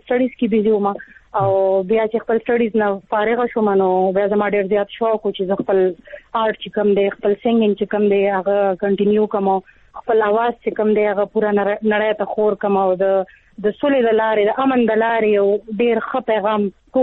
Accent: Peshawar, Khyber Pakhtunkhwa, Pakistan; now in Islamabad, Pakistan; موږ خاص ته پیښور یو خو زما وروڼه دلته جاب کوي اسلام آباد کې، نو ځکه موږ بس اسلام آباد کې ژوند کوو، د 13 لسو 11 کالو نه موږ اسلام آباد کې ژوند کوو.

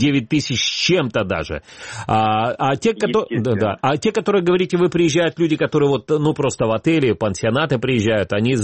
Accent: Crimea, Ukraine; ну вот мне, как крымчанин, очень интересно понять логику.

